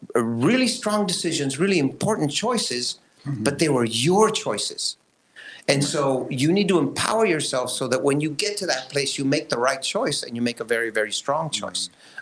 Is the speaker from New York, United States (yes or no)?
no; Elsa, Texas, United States; I'm from Elsa. Yeah. I lived a fucked up life to begin with as a migrant farm worker